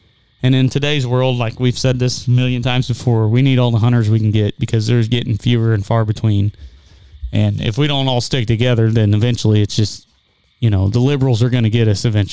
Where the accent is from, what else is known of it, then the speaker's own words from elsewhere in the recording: Missouri, United States; Which everybody listening, we're from Missouri, big Cardinals fans.